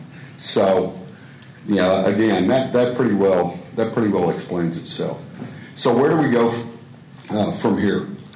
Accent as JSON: {"language": "English", "region": "Texas", "country": "United States", "said": "I'm from South Texas. We just love to pick on people from Dallas."}